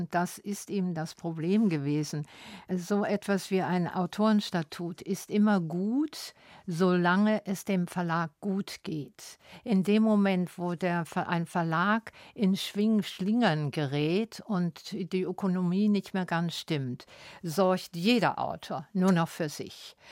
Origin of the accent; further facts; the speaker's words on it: Germany; now in Zurich, Switzerland; ich merkte als Deutsche in der Schweiz, in Zürich, wir kommen mit unserem Programm nicht über den Rhein